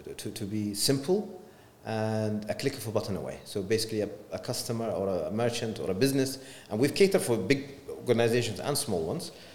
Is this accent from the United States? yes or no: no; Oman; So I think when I was in the States, the first person that he knew I was from Oman, he jokingly, students, he said, so do you have an oil tap in your garden?